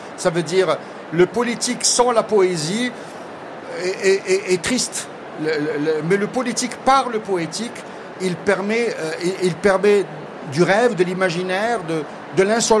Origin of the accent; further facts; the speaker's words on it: Morocco; Pour moi, la question dans nos sociétés, chez nous au Maroc, c'est comment créer un désir de liberté.